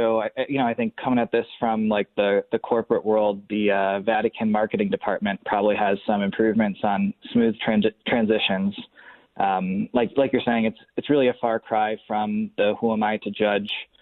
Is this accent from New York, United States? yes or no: yes; Webster, New York, United States; So I grew up in Webster, New York, went to McQuaid Jesuit Catholic High School, and continued my education with the Jesuits at the University of Scranton.